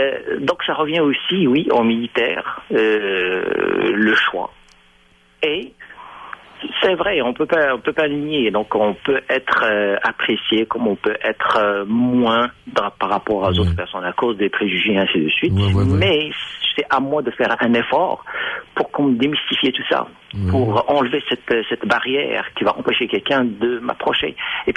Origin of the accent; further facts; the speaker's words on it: Morocco; moved away; je suis né au sein d'une famille musulmane, une famille qui est très ouverte. J'ai jamais, jamais entendu, ou vu, jusqu'à que je quitte mon pays natal, qui est le Maroc, atterrir dans un autre pays.